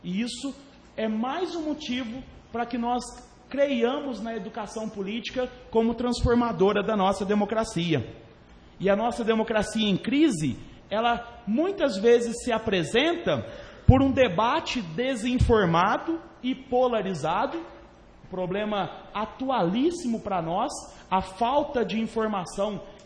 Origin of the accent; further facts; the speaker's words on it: Brazil; Portanto, nós hoje, como brasileiros, no sentido de democracia, não passaríamos de ano.